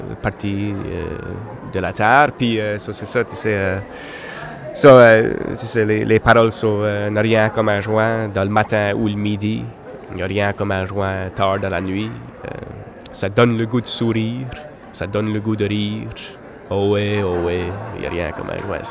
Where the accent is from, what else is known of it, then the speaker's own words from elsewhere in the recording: Canada; accent: Acadian; first language Acadian French; vu que je parle dans ma langue maternelle, en acadien, tu sais, ça me donne la liberté à écrire dans des différentes façons.